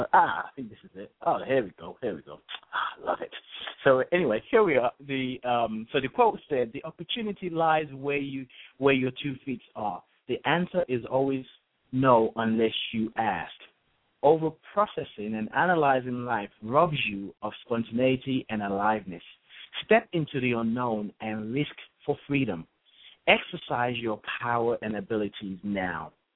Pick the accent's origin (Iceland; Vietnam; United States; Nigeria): Nigeria; found out I was Yoruba from Nigeria, they would say, "Well, tell me about your tradition."